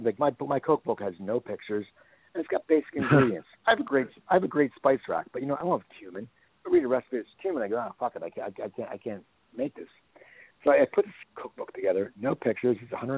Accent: New Jersey, United States; I mean, I grew up in New Jersey, so I call it east, but I call you south.

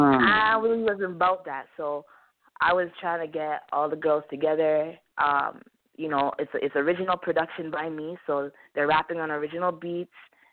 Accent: Toronto, Ontario, Canada; I'm from Canada, Toronto. For my people who are listening in Canada, I'm like, you know, they know what it is when I say I'm from Scarborough

